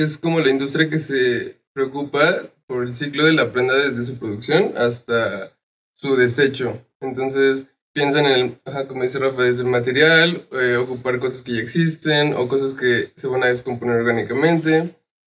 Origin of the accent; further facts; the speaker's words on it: State of Mexico, Mexico; tengo 26 años, soy del Estado de México